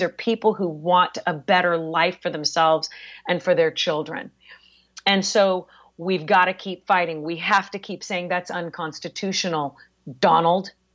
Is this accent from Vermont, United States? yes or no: no; California, United States; I grew up in the South Bay and, you know, my parents were upper middle class and we went to phenomenal public schools our whole lives, but we were the brown kids.